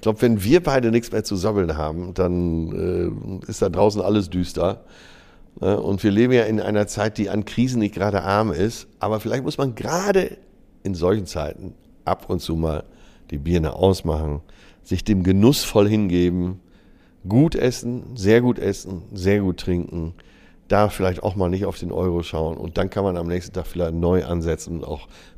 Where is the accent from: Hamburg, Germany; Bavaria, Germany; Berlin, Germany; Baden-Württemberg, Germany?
Hamburg, Germany; jetzt meine Heimatstadt Hamburg